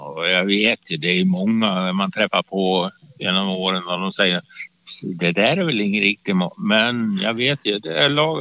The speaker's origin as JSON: {"language": "Swedish", "country": "Sweden", "tie": "born there", "said": "Jag är född i Sverige och min pappa, han kom ju till Sverige efter kriget."}